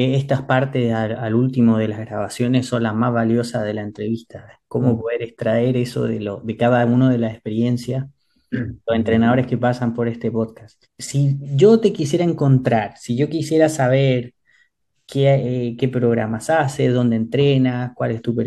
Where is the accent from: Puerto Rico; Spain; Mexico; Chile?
Chile; Y que eso a mí como chileno me llena de orgullo.